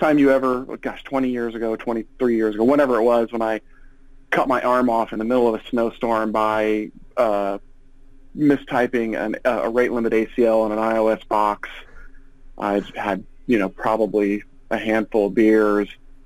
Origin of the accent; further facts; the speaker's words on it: Illinois, United States; my hometown is a small, you know, 10,000 people farm town that's a bedroom community for four larger cities. So Champaign-Urbana, where the University of Illinois is, where I live, is east. Springfield